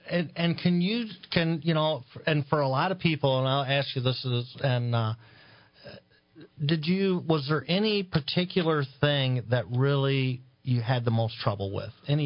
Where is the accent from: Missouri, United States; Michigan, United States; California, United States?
Michigan, United States; We're from Michigan.